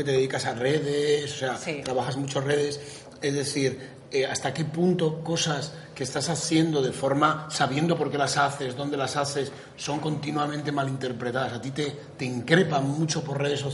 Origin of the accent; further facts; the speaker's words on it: Asturias, Spain; Era muy habitual en mi pueblo, en Asturias